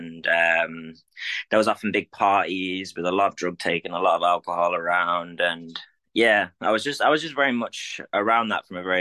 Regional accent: Sheffield, Yorkshire and the Humber, United Kingdom; I'm 29. I'm from England. I'm from a place called Sheffield.

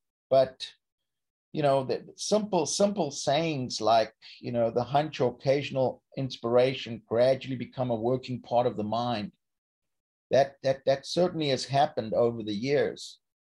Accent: South Africa; now in United States; when I came from South Africa, I was brought up racist. I was brought up homophobic.

